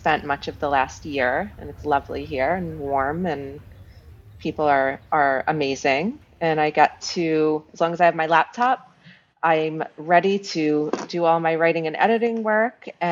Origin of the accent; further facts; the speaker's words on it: New York City, New York, United States; Okay, well, I'm from New York City, born and raised